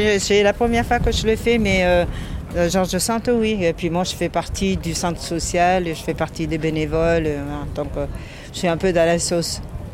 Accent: Italy; French is a second language; puisque moi, je suis italienne, donc j'ai appris à apprendre le français, à écrire un peu

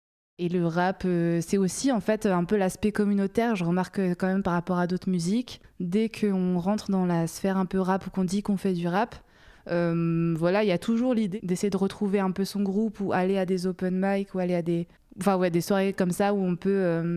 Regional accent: Réunion, France; comme j'ai grandi à La Réunion, là-bas, on écoute beaucoup de tout ce qui est musique dancehall, reggaeton, tout ça.

